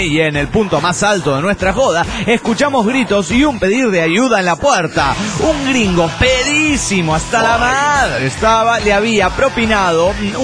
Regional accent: Quito, Pichincha, Ecuador; Soy el perroso de Quito, Ecuador

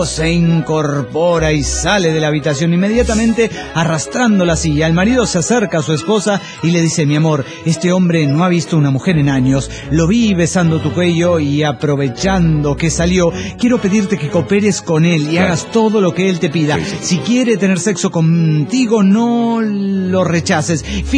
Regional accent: Cochabamba, Bolivia; de Cochabamba, Bolivia.

